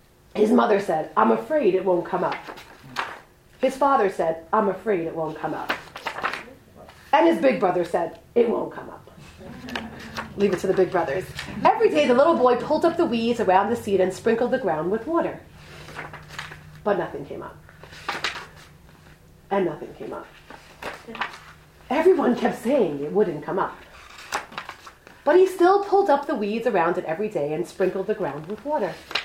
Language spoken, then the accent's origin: English; Brooklyn, New York, United States; my grandparents lived around the corner from me, growing up in Brooklyn